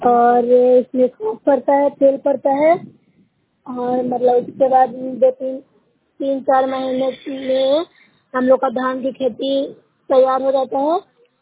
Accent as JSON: {"language": "Hindi", "region": "Bihar", "country": "India", "said": "मैं news साइब block से हूँ, जिला नालंदा की निवासी हूँ।"}